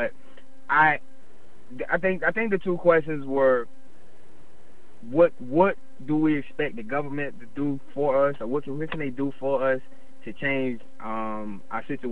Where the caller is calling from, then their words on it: Florida, United States; from South Florida.